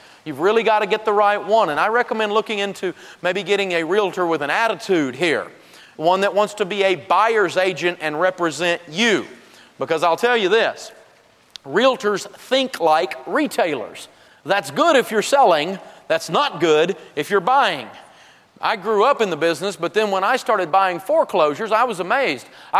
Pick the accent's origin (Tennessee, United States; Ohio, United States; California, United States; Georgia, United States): Tennessee, United States; I'm from Tennessee.